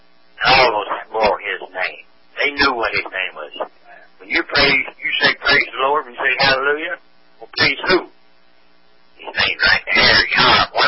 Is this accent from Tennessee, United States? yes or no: yes; Knoxville, Tennessee, United States; So, Brother Bill, I'm from Knoxville, Tennessee.